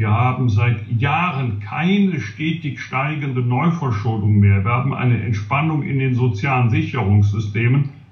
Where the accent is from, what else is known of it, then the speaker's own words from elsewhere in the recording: Rhineland, Germany; als Rheinländer